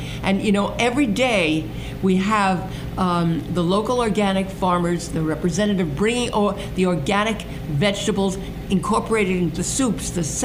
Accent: New York, United States; because I always said that I was originally from New York

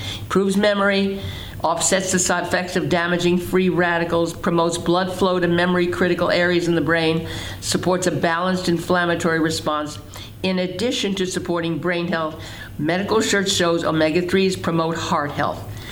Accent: Brooklyn, New York, United States; born there; And listen, I was born in Brooklyn. When people born in Brooklyn talk, they raise their voice and they project.

